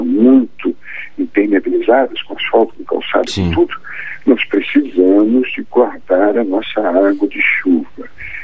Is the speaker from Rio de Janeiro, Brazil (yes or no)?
yes; Italva, Rio de Janeiro, Brazil; já sou do município de Italva, aqui no norte fluminense.